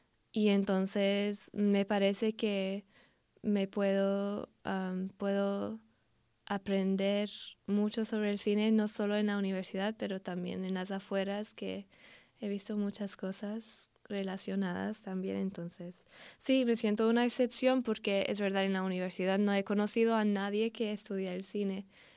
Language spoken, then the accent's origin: Spanish; London, United Kingdom; Spanish is a second language; Yo soy de Londres.